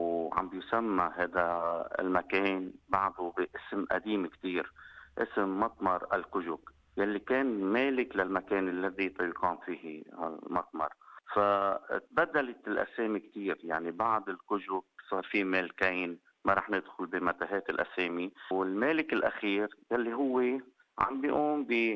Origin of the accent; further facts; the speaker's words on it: Jiyeh, Mount Lebanon, Lebanon; نحن بالأساس عم نعاني كمنطقتنا منطقة الجيه من وجود شركة الكهرباء اللي أنشئت بالستينات